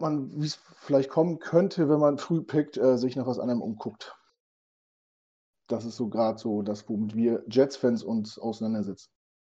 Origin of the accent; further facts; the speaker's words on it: Rostock, Mecklenburg-Vorpommern, Germany; now in Hamburg, Germany; komme aus der Nähe von Hamburg. Also wohne hier. Ursprünglich komme ich aus der Ecke von Rostock.